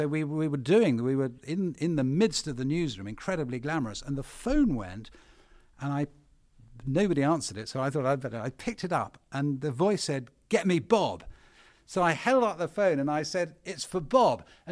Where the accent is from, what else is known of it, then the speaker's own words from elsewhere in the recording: Bath, South West England, United Kingdom; So I grew up in Bath kind of alone, weirdly.